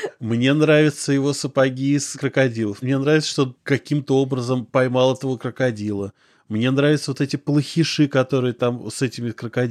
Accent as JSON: {"language": "Russian", "region": "Moscow", "country": "Russia", "tie": "born or raised there", "said": "Ну, я родился в Москве, я коренной москвич."}